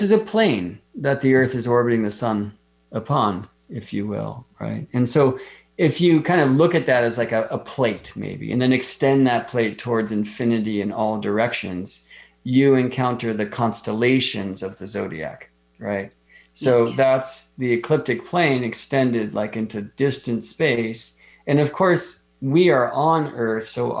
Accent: Las Vegas, Nevada, United States; I grew up in Las Vegas, and you know, it's just like captain of light pollution.

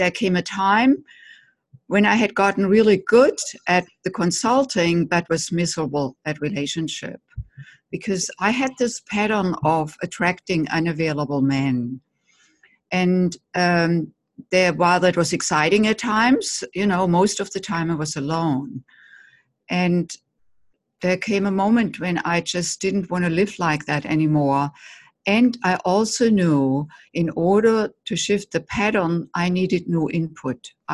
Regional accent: Germany; I grew up in Germany

